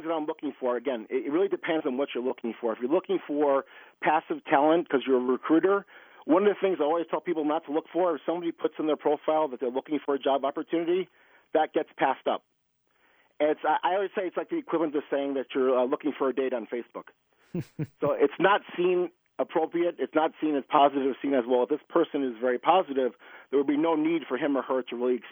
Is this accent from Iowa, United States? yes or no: no; Chicago, Illinois, United States; But being a Chicagoan myself, I'm kind of used to it